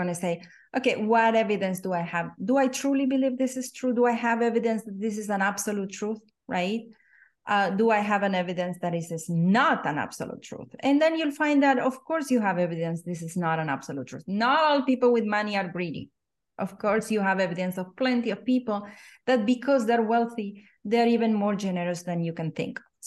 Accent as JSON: {"language": "English", "country": "Argentina", "tie": "born or raised there", "said": "growing up in Argentina"}